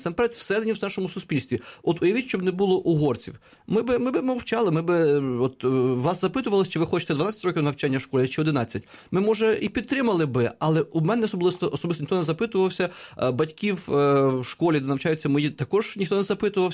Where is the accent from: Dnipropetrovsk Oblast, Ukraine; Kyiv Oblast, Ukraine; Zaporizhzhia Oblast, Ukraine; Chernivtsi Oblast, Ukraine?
Chernivtsi Oblast, Ukraine; в моїй рідній Чернівецькій області, де так само десь біля 200 з копійками тисяч румун